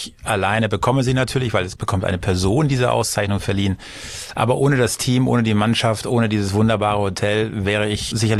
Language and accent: German; Husum, Schleswig-Holstein, Germany; aber dann gab es eine Kongresshalle bei uns in Husum und da habe ich Stühle, Tische geschleppt, aufgebaut, bei Veranstaltungen gearbeitet und so fing das an, ja.